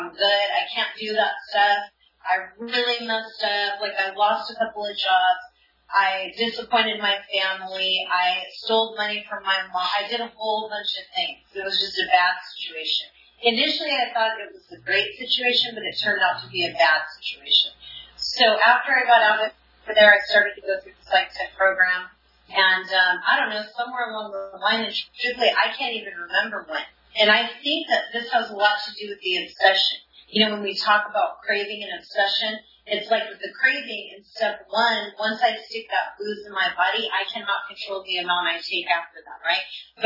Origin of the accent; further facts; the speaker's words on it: California, United States; I grew up in Southern California. I was in a military family.